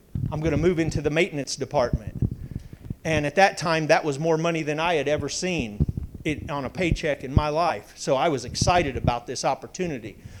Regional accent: Florida, United States; I grew up in Florida, Sarasota County, Florida.

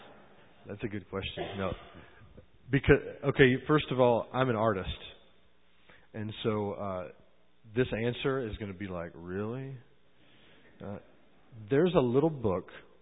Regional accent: Southern United States, United States; I grew up in the South. We're all Christians in the South.

